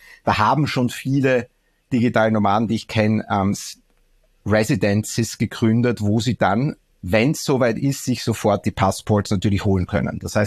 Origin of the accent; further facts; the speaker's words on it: Austria; born there; ich fühle mich natürlich als geborener Österreicher, bin hier ja auch extrem dankbar, hier geboren zu sein, habe auch meinen Lebensmittelpunkt sehr lange in Österreich gehabt. Ich habe ja hier studiert auch